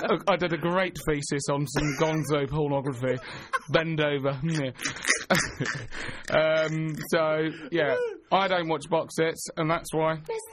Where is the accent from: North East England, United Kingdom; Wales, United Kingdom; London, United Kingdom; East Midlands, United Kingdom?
London, United Kingdom; I come from London.